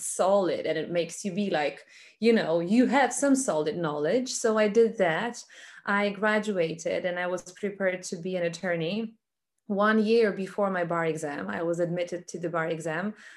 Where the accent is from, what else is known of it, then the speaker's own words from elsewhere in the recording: Germany; I am a third culture child, which I think is really important. So I was born and raised in Germany. Part of my family is American, part of my family is Polish. I've lived in different countries as well.